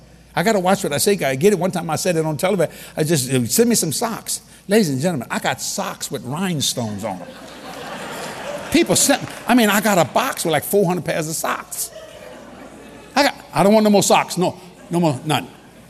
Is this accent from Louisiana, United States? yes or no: yes; Louisiana, United States; See, I'm a Cajun from South Louisiana. That's my culture.